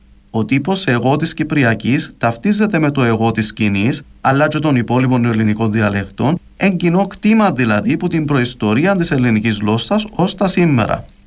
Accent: Cyprus; Το μόνο κριτήριο για το εάν μια λέξη είναι κυπριακή είναι το εάν τη χρησιμοποιούμε σαν μιλούμε κυπριακά χωρίς να νιώθουμε ότι καλαμαρίζουμε.

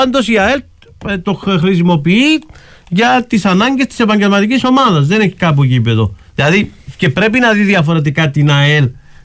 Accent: Geri, Nicosia District, Cyprus; Γεννήθηκα στις φτωχογειτονιές στο Γέρι. Μεγάλωσα έξω από το προπονητικό κήπεδο της Μεγάλης Ομόνοιας του Λαού 1948.

